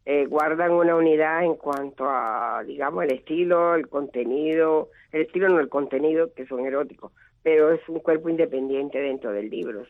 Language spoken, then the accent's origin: Spanish; Guantánamo, Cuba; trabajé en mi pueblo, en Guantánamo, muchos programas de radio